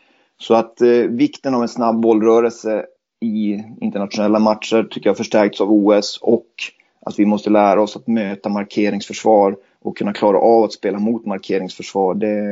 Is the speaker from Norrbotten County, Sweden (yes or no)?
yes; Luleå, Norrbotten County, Sweden; så flyttade vi sen hem till Luleå där jag bor, och det är min hemstad.